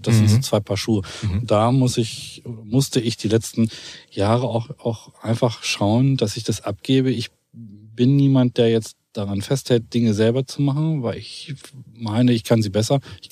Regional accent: Hessisch Oldendorf, Lower Saxony, Germany; wir sind aus Hessisch-Oldendorf und wir wollen gerne da bleiben.

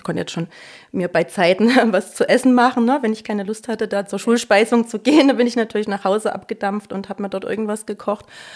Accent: East Germany, Germany; DDR. Im tiefsten Osten

